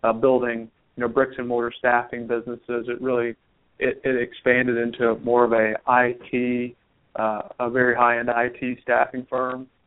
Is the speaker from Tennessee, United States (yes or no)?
yes; Nashville, Tennessee, United States; Well, I'm from Nashville, Tennessee, and I graduated from Vanderbilt University here in Nashville, Tennessee.